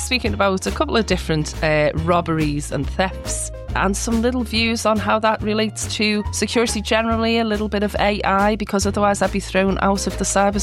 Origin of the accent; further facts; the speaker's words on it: Liverpool, North West England, United Kingdom; Well, I'm from Liverpool